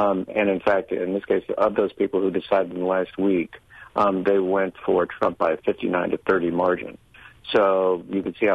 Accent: Ohio, United States; I'm originally from Ohio, so I'm not sure I'm fond of that.

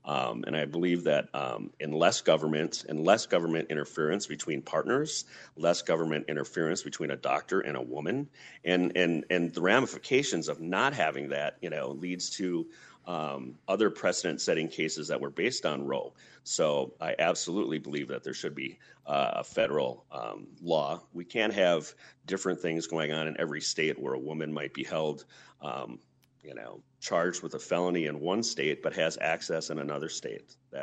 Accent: Rhinelander, Wisconsin, United States; also born or lived in Duluth / Madison; I was born in Duluth, but raised in Rhinelander, spent some time in high school, college in Madison, and then moved back and have been an educator, was an educator in the North Woods for 27 years and recently semi-retired.

